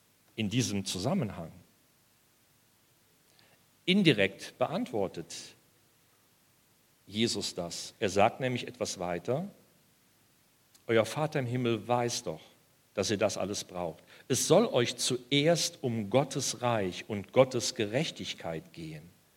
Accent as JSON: {"language": "German", "town": "Altenahr", "region": "Rhineland-Palatinate", "country": "Germany", "tie": "born or raised there", "said": "an die Menschen im Ahrtal, wo ich herkomme, ich bin in Altenahr aufgewachsen, in Ahrweiler zur Schule gegangen"}